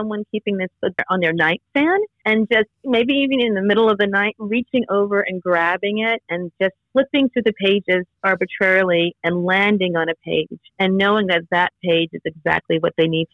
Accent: Bronx, New York, United States; a personal essay about growing up in the South Bronx in the 70s

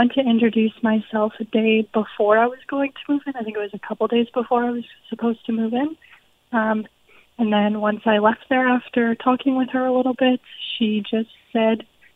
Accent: Regina, Saskatchewan, Canada; So I am originally from Regina, Saskatchewan.

